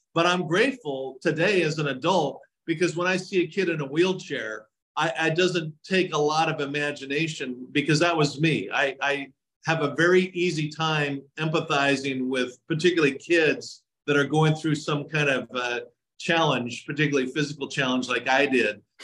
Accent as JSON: {"language": "English", "town": "Fullerton", "region": "California", "country": "United States", "tie": "born or raised there", "said": "I grew up in Fullerton, and I'll just use a couple examples I have in the book."}